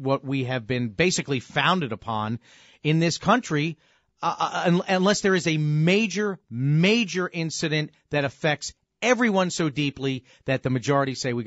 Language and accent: English; East Coast, United States; Where I was brought up on the East Coast, too, and have a very different view of firearms because I lived out in the middle of nowhere in the country.